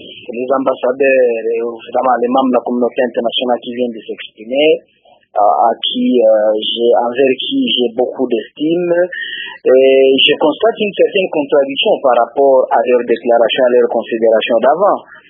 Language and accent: French; DR Congo; Nous sommes tous des Congolais.